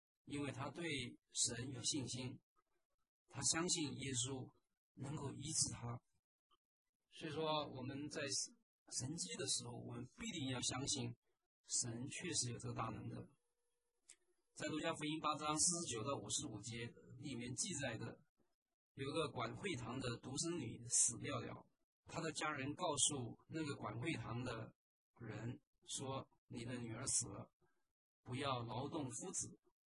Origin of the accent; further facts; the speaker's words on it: China; 我们中国人都说江山易改本性难移